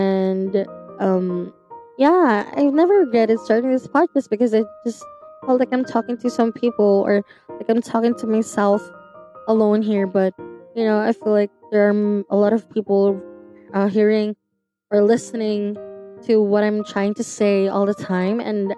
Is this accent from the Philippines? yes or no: yes; Philippines; From the Philippines, my home country, we have 43%. Maraming salamat.